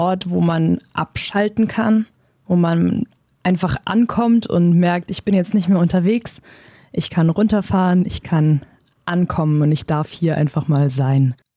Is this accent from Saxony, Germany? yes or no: no; Saarbrücken, Saarland, Germany; also born or lived in Peru; Und ich komme ursprünglich aus Saarbrücken, bin da aufgewachsen, bis ich 11 war. Und als ich dann 11 geworden bin, sind wir mit meiner ganzen Familie für 3 Jahre nach Peru gezogen. Und dann bin ich zurück nach Saarbrücken gekommen.